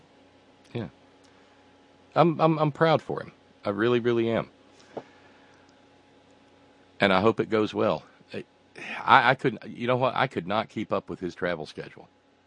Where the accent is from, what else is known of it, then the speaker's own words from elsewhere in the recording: the South, United States; even though I was raised down in the Bible Belt